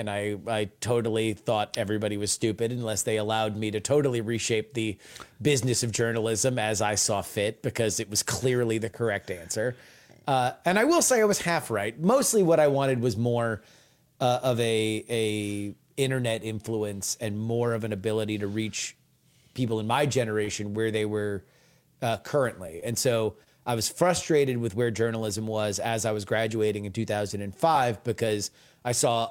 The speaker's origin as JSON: {"language": "English", "region": "Florida", "country": "United States", "tie": "born or raised there", "said": "that I didn't grow up with because I grew up in South Florida."}